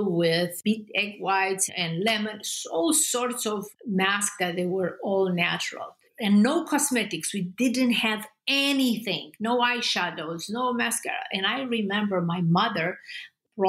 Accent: Romania; So remember, I grew up in Romania in a communist regime.

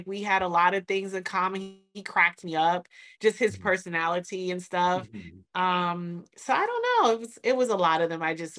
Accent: Detroit, Michigan, United States; But I was like, honey, I'm from Detroit. You know, this is Detroit top right here.

